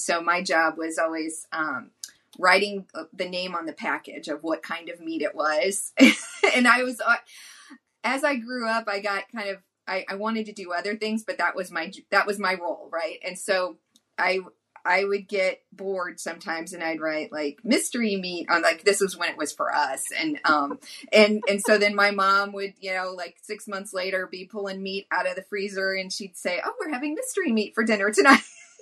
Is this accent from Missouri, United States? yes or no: yes; Missouri, United States; I grew up in Missouri, but I grew up in central Missouri, a small town near Jefferson City. And, you know, grew up on a cattle farm.